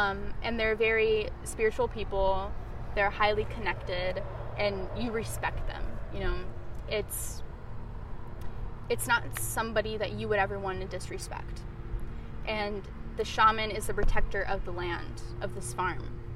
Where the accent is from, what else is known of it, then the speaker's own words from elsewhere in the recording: Akron, Ohio, United States; So I always said, you know, Akron, LeBron James, and like Dave Chappelle.